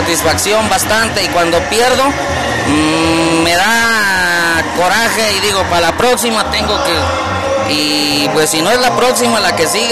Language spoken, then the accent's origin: Spanish; Urapa, Michoacán, Mexico; born there; el nombre de Cerro Viejo es el ranchito donde yo nací.